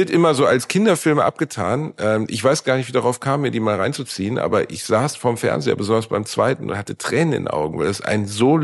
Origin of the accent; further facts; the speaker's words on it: Gelsenkirchen, North Rhine-Westphalia, Germany; born there; Ich bin in Gelsenkirchen geboren, im tiefsten Ruhrpott, in Gelsenkirchen, Schalke.